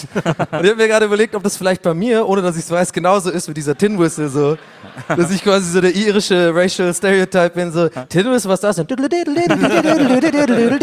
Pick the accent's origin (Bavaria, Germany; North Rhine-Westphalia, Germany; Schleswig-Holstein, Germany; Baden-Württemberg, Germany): Baden-Württemberg, Germany; Tübingen; ist ja eigentlich auch meine Heimat so halb. Aber mir ist so aufgefallen, also es war ja früher so, als ich in Tübingen aufgewachsen bin